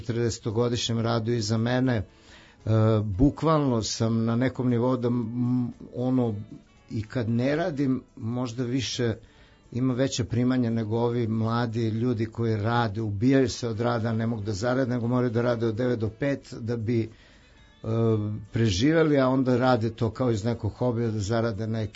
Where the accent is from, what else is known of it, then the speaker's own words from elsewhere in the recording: Belgrade, Serbia; now in London, United Kingdom; Ovo je moj rodni grad